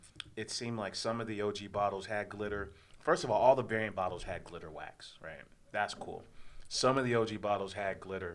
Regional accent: Illinois, United States; I grew up in the South Burbs.

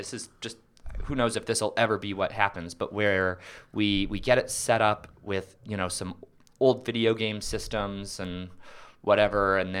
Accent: Chicago, Illinois, United States; We grew up in Hyde Park.

